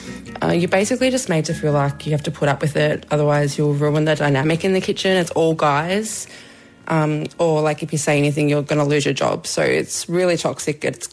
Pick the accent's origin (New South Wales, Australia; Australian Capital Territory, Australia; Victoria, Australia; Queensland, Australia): Victoria, Australia; Melbourne; I'm from Melbourne.